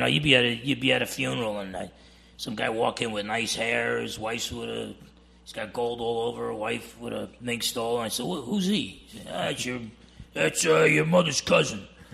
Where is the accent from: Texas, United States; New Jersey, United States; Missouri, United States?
New Jersey, United States; Essex County; I grew up in Essex County, New Jersey, and it was a Roman Catholic family.